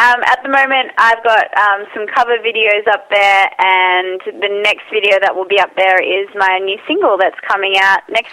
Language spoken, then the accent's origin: English; Australia; because I'm Australian.